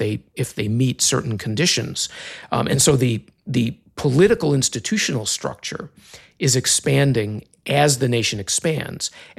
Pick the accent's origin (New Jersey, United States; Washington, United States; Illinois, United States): Illinois, United States; and that Illinois, my home state, would become a state over 200 years later in 1818.